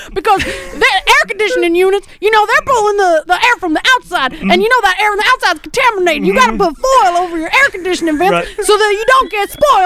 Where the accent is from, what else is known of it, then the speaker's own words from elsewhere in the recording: Charleston, United States; I'm from Charleston, and we were visiting down at the race.